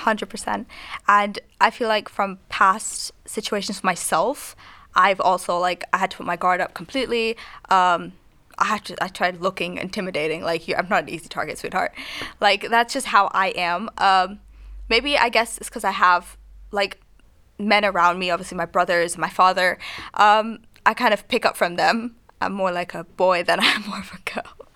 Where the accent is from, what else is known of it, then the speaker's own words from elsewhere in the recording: Pakistan; Now, obviously, I'm talking as a Pakistani culture does not believe in that.